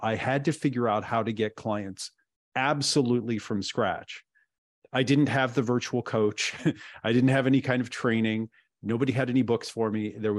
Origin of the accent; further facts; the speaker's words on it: Oregon, United States; I grew up in Oregon, okay? I grew up in Oregon, which is, yes, Diana, I grew up in Oregon.